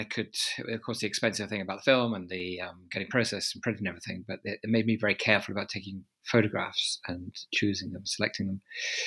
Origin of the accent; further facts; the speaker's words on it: London, United Kingdom; I was brought up in London